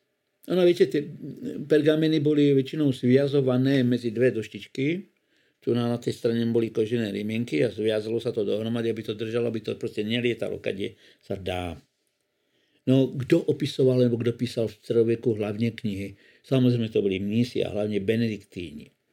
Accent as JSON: {"language": "Slovak", "town": "Nitra", "region": "Nitra Region", "country": "Slovakia", "said": "Neviem, či by sme boli schopní my u nás doma v Československu, teda v Čechách, konkrétne vytvoriť tak perfektné podmienky pre takýto nádherný rukopis. No. A u nás v Nitre máme najstaršiu knižku, ktorá tu je."}